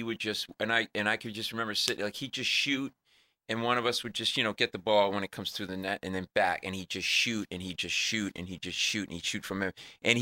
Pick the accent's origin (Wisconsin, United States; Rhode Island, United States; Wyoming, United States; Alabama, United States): Rhode Island, United States; Providence; I grew up in Providence, and I would go to the Boys Club. I lived at the Boys Club.